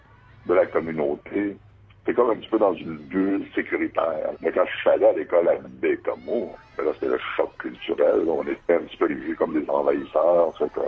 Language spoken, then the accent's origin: French; Pessamit, Quebec, Canada; Je suis originaire de Pessamit, sur la Côte-Nord. J'ai passé ma jeunesse jusqu'à l'adolescence sur la Côte-Nord.